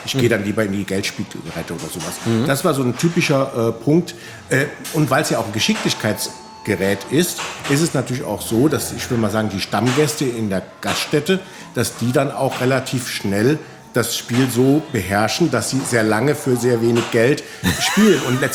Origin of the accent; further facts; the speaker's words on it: Neuwied, Rhineland-Palatinate, Germany; born there; Absolut und ich bin gebürtiger Neuwieder